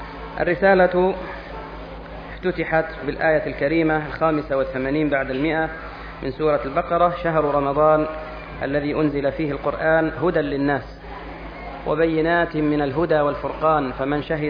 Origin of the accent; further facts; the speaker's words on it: Egypt; والتي قد نفع الله بها أهل بلدي مصر نفعا كبيرا